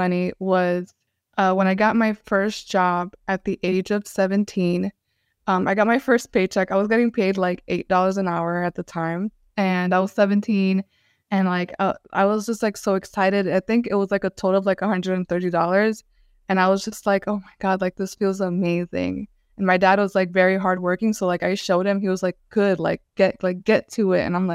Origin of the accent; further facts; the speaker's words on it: Brooklyn, New York, United States; I am from Brooklyn, born and raised, and I work at Google.